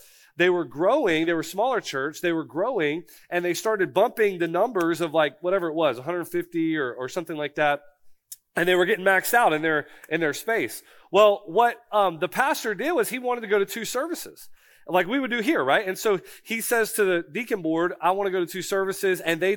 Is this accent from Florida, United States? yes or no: yes; Florida, United States; also born or lived in South Carolina; now in North Carolina, United States; I'm from Florida. I was in South Carolina before.